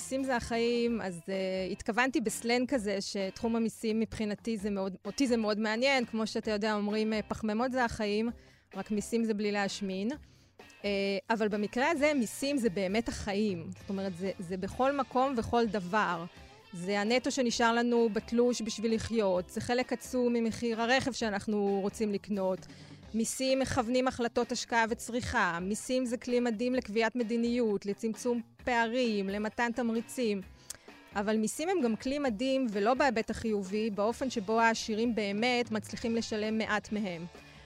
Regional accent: Bnei Brak, Tel Aviv District, Israel; אני דטלשית. גדלתי בבני ברק, אם כי לא בהארדקור של העיר, בחינוך ממלכתי דתי. אני ממשפחה מאוד משכילה ופלורליסטית

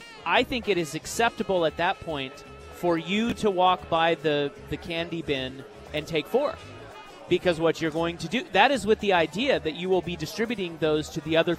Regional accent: Kansas, United States; Now, please keep in mind I grew up in Kansas.

